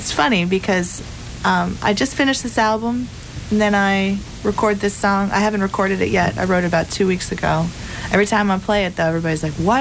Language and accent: English; Brooklyn, New York, United States; I live in New York City, and I grew up in Brooklyn